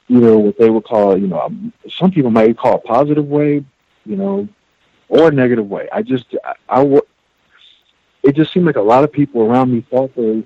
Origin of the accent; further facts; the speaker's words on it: Alton, Illinois, United States; born there; I was born in Alton, Illinois.